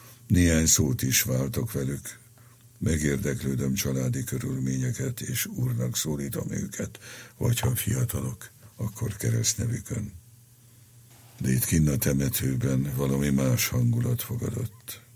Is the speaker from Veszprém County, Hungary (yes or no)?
yes; Pápa, Veszprém County, Hungary; Mint pápai gyerek magam is laktam zsidóházban, zsidóházi úrral. Mindig voltak zsidó játszótársaim.